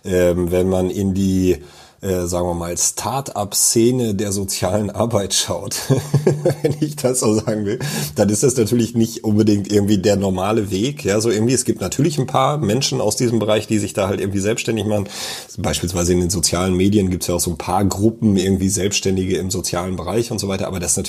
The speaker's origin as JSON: {"language": "German", "region": "North Rhine-Westphalia", "country": "Germany", "said": "kommen wir tatsächlich aus dem Sauerland und zwar relativ nah beieinander sogar"}